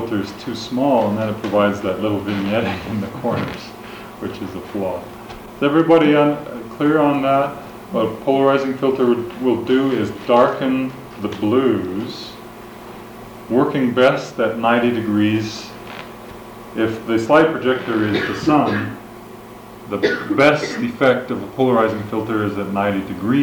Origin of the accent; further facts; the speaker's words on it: Arcata, California, United States; What I'm doing right now in my hometown of Arcata is photographing what everyone else calls weeds.